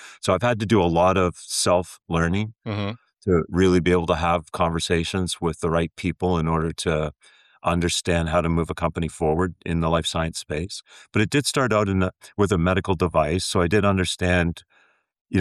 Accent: Toronto, Ontario, Canada; And I'm originally from the Toronto area.

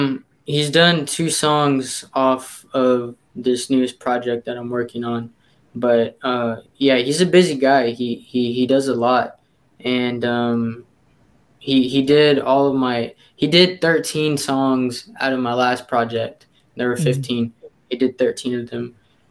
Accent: Orange Grove, Texas, United States; now in Corpus Christi, United States; We moved here 2008. But yeah, I'm from Orange Grove.

